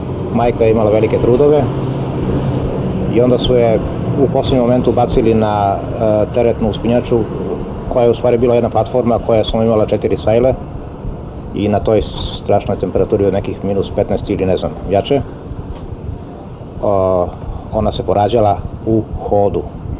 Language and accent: Serbian; Austria; born there; To mesto o kome govorim u pesmi, gde sam ja i rođen, zapravo je logor Kecefal, tako se zove, u mestu Selamze. To je sada neko turističko-skijaško mesto u Austriji.